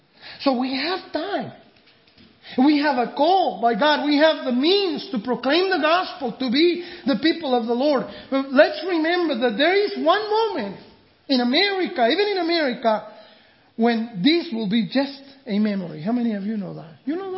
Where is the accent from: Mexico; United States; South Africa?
Mexico; When I grew up in Mexico, you know, one of the things that I remember in my childhood is that we would play on the river, swim in the river.